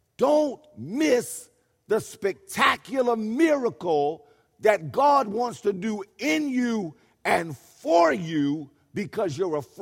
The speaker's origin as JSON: {"language": "English", "town": "Hartford", "region": "Connecticut", "country": "United States", "said": "I came all the way from Barber Street in the north end of Hartford"}